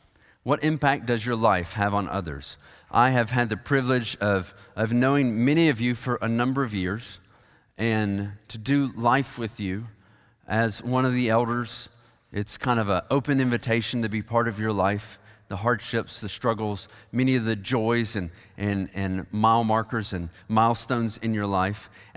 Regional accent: the South, United States; Not simply because we're nice, not simply because we're from the South

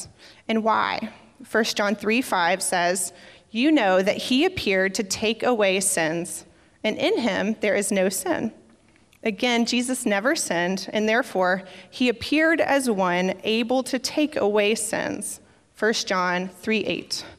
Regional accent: Dallas, Texas, United States; born there; So for me, I was born in Dallas, Texas. Are there any Texans out there?

